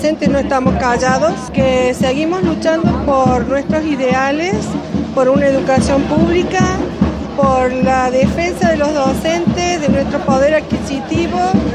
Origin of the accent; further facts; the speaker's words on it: Córdoba, Argentina; de Córdoba Capital